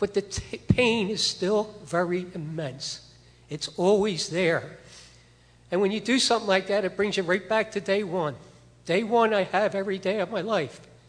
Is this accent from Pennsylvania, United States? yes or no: yes; Orland, Pennsylvania, United States; I'm from Orland, Pennsylvania.